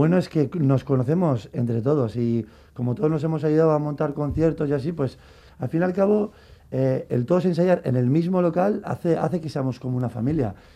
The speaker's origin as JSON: {"language": "Spanish", "town": "Bilbao", "region": "Basque Country", "country": "Spain", "said": "nosotros somos de Bilbao la Vieja"}